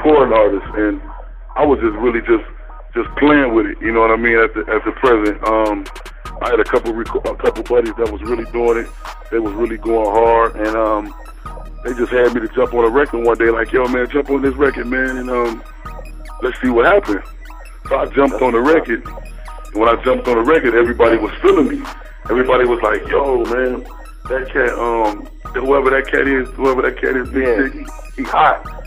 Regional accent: Chicago, Illinois, United States; now in Miami, United States; I'm actually from Chicago, but I live in Miami.

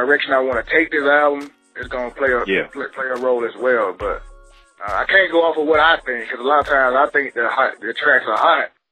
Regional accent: West Point, Mississippi, United States; Originally, man, I'm from Mississippi, man. A little small dot down in Mississippi, too, West Point. West Point, Mississippi, so... born and raised.

